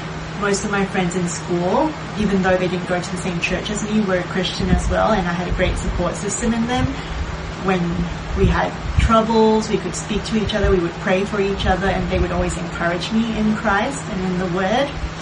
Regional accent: Singapore; I was born in Singapore, and I grew up in a household that did not subscribe to any religion.

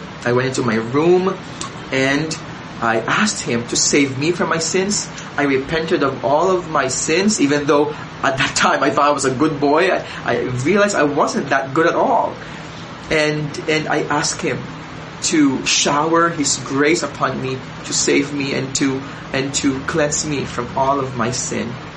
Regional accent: Philippines; I grew up in Ilocito, Philippines, with my extended family.

